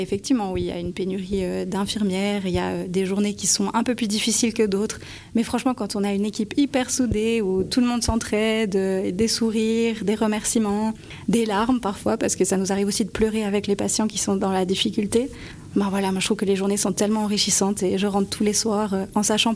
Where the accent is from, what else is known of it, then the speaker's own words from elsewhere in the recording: Trois-Torrents, Valais, Switzerland; moved away as an adult; J'ai fait mes écoles en Valais, à Trois-Torrents, à Montais. Puis après, je suis partie à Lausanne faire l'haute école de la Source.